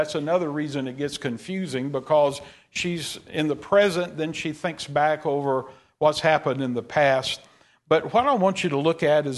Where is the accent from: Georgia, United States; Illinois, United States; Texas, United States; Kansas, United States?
Texas, United States; Hanson Switch; I'm from Hanson Switch. Anybody know where that is?